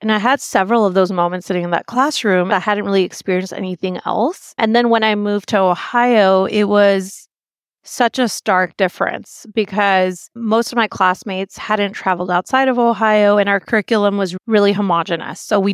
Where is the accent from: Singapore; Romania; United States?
Singapore; also born or lived in Pakistan; I was born in Pakistan and I was about 5 when we moved to Singapore.